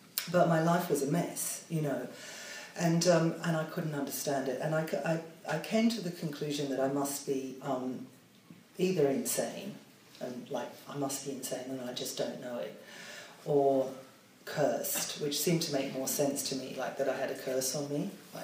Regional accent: Australia; my story is that I'm from Australia, and I was, you know, born into a family that was, you know, bohemian

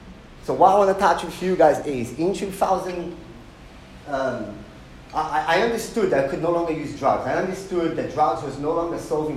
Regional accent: Rio de Janeiro, Brazil; as I said, I was born and raised in Rio.

